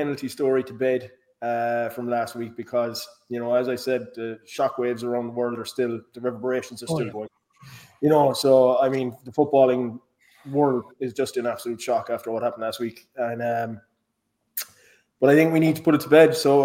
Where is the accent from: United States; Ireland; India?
Ireland; But as an Irishman, I'm embarrassed.